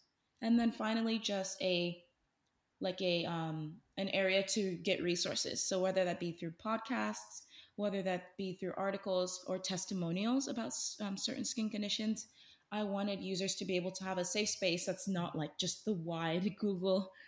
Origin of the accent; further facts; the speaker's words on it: Houston, Texas, United States; So as you mentioned … I'm from Houston, Texas, and I'm 18 years old.